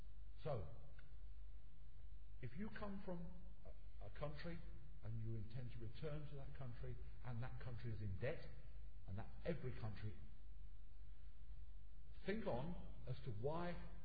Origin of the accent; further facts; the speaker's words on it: Jersey; moved away; I actually came to this country as a refugee. I may look white, but I come from the Channel Islands, a little group of islands to the south of England, not far from the coast of France, and I came here because of fascism.